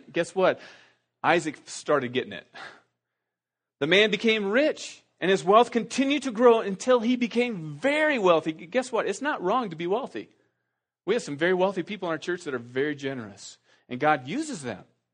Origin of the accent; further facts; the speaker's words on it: Iowa, United States; I'm from Iowa, I know that.